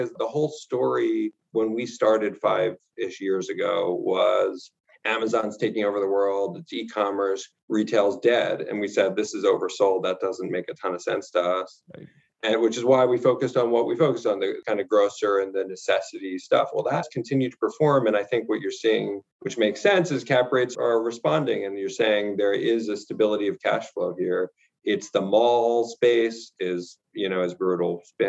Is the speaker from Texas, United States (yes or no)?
no; Philadelphia, Pennsylvania, United States; Sure. Yeah, I grew up in Philadelphia, but I worked in New York with my now partner, Rob Levy